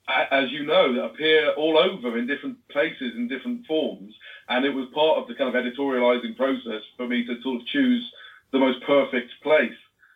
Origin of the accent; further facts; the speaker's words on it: Ludlow, West Midlands, United Kingdom; I'm from Ludlow, which is about 10 miles from the Welsh border. It used to be the capital of Wales, in fact.